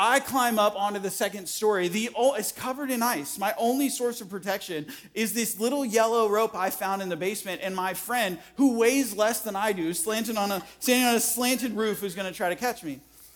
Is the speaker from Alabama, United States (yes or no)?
no; Arizona, United States; moved away; also born or lived in Ohio; The first time I ever hung up Christmas lights in Ohio, because we're originally from Arizona, we came to Ohio.